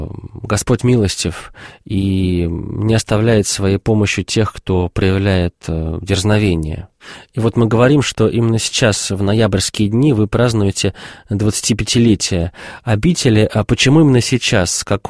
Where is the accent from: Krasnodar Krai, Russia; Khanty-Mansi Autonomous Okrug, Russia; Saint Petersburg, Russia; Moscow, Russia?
Moscow, Russia; Я как москвич